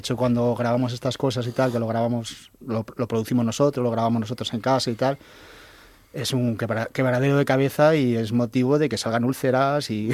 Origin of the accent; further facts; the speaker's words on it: Medina, Spain; Se nota que somos de Medina, ¿no?